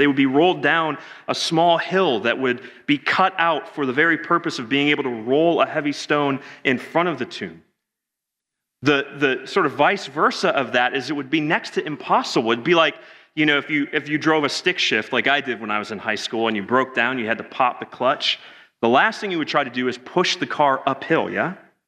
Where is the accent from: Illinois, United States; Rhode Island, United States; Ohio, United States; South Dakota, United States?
Ohio, United States; Cleveland; I'm from Cleveland, if you didn't know, so it's difficult to be a sports fan where I'm from.